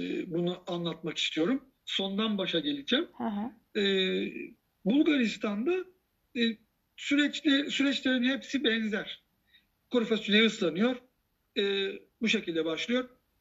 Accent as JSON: {"language": "Turkish", "region": "Thrace", "country": "Turkey", "said": "ben bir Trakyalıyım. Trakya Üniversitesi'ndeyim. Fatih Sultan Mehmet'in doğduğu başkentteyim."}